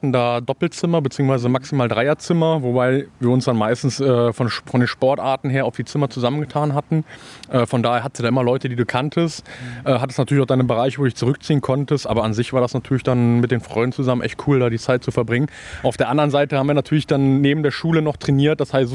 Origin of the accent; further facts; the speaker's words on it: Rhineland, Germany; bei uns im Rheinland sagen immer, ich bin da im Junggesellenverein mit und die feiern immer sehr gerne.